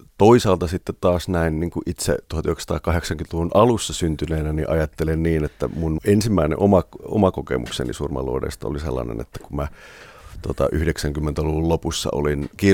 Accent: Joutsa, Central Finland, Finland; mä olen kotoisin tuolta Keski-Suomesta pieneltä paikkakunnalta

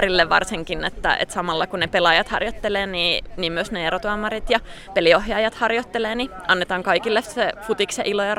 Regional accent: Salo, Southwest Finland, Finland; Mä oon Salosta kotoisin, niin siellä Salon nurmikentillä.

